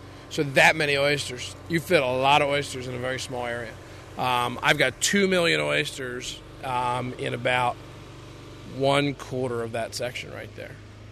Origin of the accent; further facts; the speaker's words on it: Philadelphia, Pennsylvania, United States; I grew up in the city. I grew up in Philadelphia, so I figured I got to get away from the city.